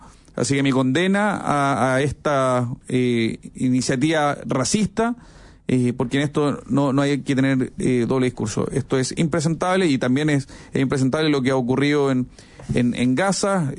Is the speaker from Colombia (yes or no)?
no; Chile; Chile es un país integrado por distintas ascendencias, por distintos orígenes, y somos todos chilenos